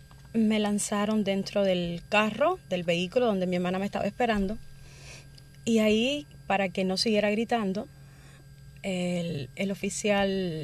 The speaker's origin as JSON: {"language": "Spanish", "town": "Quivicán", "region": "Mayabeque", "country": "Cuba", "said": "En la marcha de mi pueblo, Kivikán, Mayabeque, empezamos por las calles"}